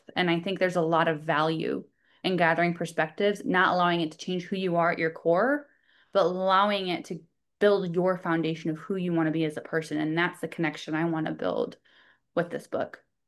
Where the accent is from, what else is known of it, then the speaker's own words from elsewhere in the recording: Midwest, United States; also born or lived in Illinois / Indiana; No, I'm from the Midwest. Went to school in Illinois, like you said, and I was in Indiana